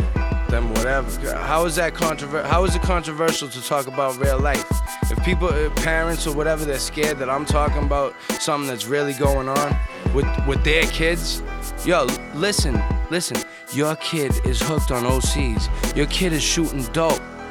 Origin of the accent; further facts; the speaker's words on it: Boston, Massachusetts, United States; Originally I'm from Dorchester, but I moved to South Boston when I was 13 years old. I grew up hanging around in Rosendale. You know what I'm saying? I lived all over the city, really. But Dorchester's where I'm originally from.